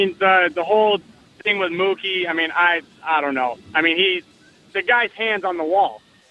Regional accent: Detroit, Michigan, United States; now in Providence, United States; I mean, I'm from Detroit, live in Prov now.

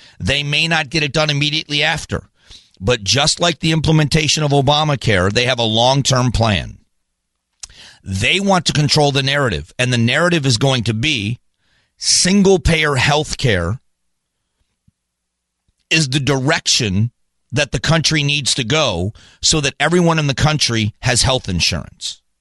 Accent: Florida, United States; One of my closest friends growing up in Southwest Florida is with a guy

